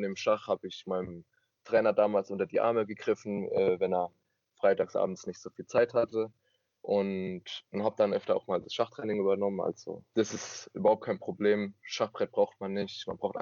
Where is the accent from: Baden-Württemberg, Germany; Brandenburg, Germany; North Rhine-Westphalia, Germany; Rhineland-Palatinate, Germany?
Rhineland-Palatinate, Germany; 23 Jahre alt. Ich komme tatsächlich hier aus der Pfalz. Ich wohne in Bellheim, im kleinen schönen Dorf neben Germersheim. Hab in Germersheim mein Abitur gemacht und studiere jetzt im 6. Bachelorsemester Spanisch und Englisch. Ich habe chilenische Wurzeln.